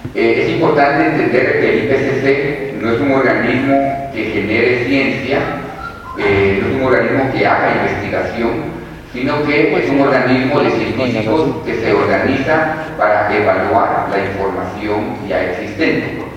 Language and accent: Spanish; Guatemala City, Guatemala Department, Guatemala; ver lo similar que es esta región al área de donde yo vengo, la ciudad de Guatemala